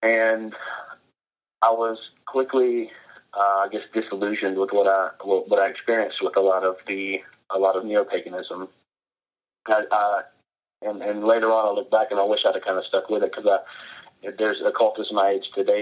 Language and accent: English; Gulf South, United States; Well, I grew up in the Gulf South, so naturally I knew what it was.